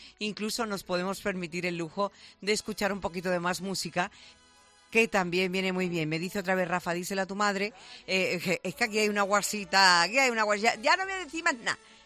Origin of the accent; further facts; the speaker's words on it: Seville, Andalusia, Spain; decía que delito tenemos los que somos sevillanos